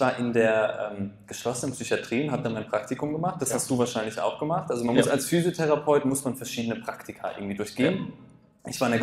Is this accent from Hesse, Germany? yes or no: yes; Hesse, Germany; Wir kommen übrigens aus dem Rheingau.